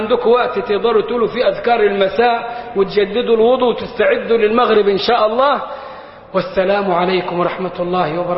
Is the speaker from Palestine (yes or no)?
no; Egypt